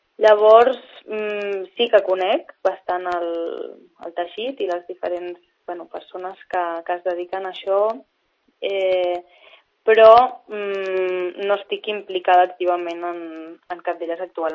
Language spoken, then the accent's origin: Catalan; Barcelona, Catalonia, Spain; now in La Floresta, Spain; jo soc de Barcelona sempre i he tingut amigues, amistats i tal que són de la Floresta